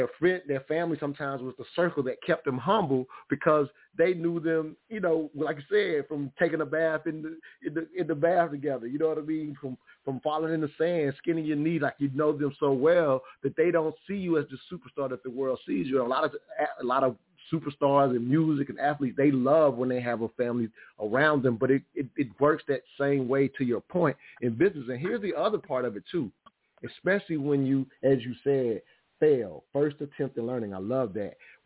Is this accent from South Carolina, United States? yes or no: yes; South Carolina, United States; I'm from South Carolina. That's why I grew up 18 years.